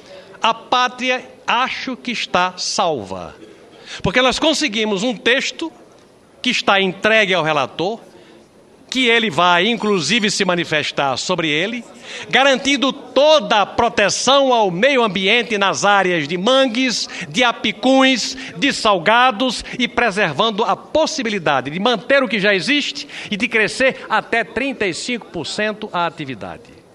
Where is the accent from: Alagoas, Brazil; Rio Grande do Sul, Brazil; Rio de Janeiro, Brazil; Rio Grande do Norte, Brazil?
Rio Grande do Norte, Brazil; Eu sou do Rio Grande do Norte, eu sou do Nordeste, eu tenho a obrigação de procurar o aproveitamento de áreas vocacionadas para gerar emprego para a minha região